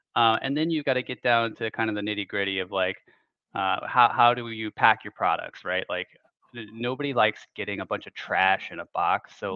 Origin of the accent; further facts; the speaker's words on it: United States; I'm sorry. I'm so American.